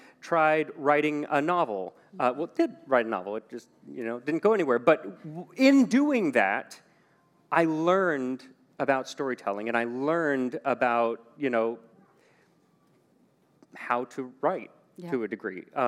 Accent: Arizona, United States; now in Boston, United States; Mexican, I mean, we eat Mexican food all the time growing up in Arizona. So... not very many Mexican food restaurants here in Boston, it turns out.

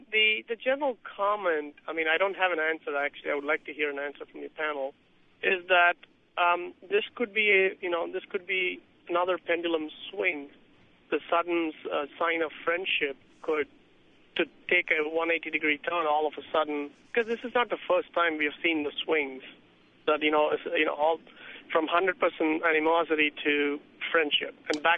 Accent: India; Yeah, I'm actually originally from India. I'm actually taking off to India today.

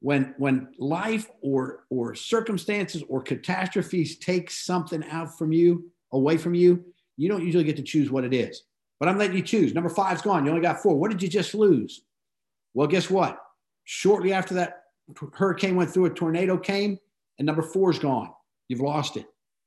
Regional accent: Florida, United States; also born or lived in Miami / Tarpon Springs; now in Opelika, United States; We grew up in Florida. I don't know about Rick, but during my entire life in Florida, Miami, Hans, where you're headed, and then up in Tarpon Springs and Center, I never had a hurricane warning during all those years.

